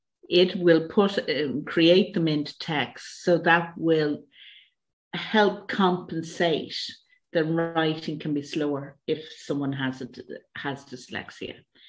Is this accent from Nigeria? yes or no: no; Ireland; accent: Irish; used it years ago, and I'm Irish, and Irish people can't pronounce their T's. It just is a national thing. We can't pronounce our T's. So I would talk to Dragon, and it had a huge problem with my Irish accent.